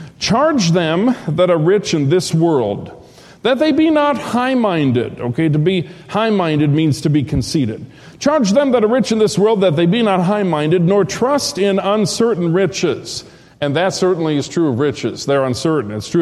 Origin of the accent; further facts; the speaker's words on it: Minnesota, United States; there were lumber mills and lumber camps in the northern United States, state I grew up in Minnesota.